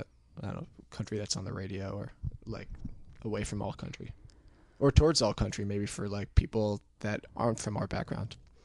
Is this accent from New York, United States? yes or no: yes; New York, United States; I mean, I'm from New York, too.